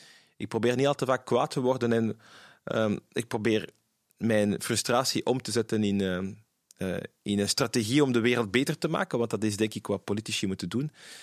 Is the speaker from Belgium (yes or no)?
yes; Brussels, Brussels-Capital Region, Belgium; Wij zijn Brusselaars. Hè. We zijn geboren en getogen in Brussel. Ikzelf, mijn zus en mijn broer. En mijn ouders hebben een groot stuk van hun leven in Brussel doorgebracht. Wonen daar nog altijd.